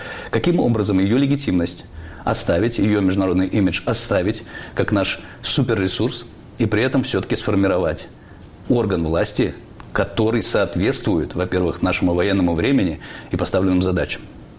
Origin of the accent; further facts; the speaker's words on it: Belarus; И мы, белорусы